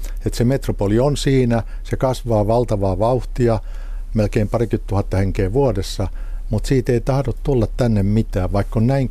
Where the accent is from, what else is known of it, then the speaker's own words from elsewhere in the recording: Janakkala, Kanta-Häme, Finland; Joo, mä oon Janakkalasta